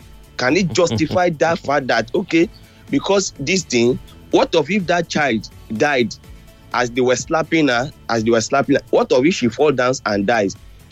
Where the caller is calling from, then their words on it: Manchester, North West England, United Kingdom; I'm calling from Manchester.